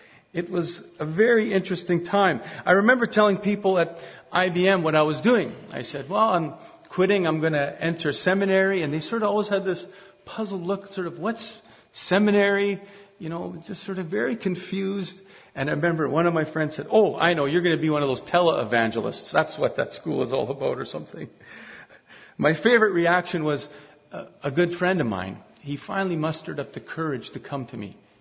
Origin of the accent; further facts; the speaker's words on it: Winnipeg, Manitoba, Canada; I'm from Winnipeg.